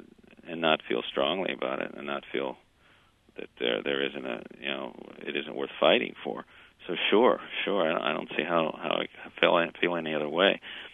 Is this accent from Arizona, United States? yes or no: no; Fort Lauderdale, Florida, United States; And I went down to the Herald in Miami, where, I was sort of my hometown. I was born in Fort Lauderdale, and I grew up reading the paper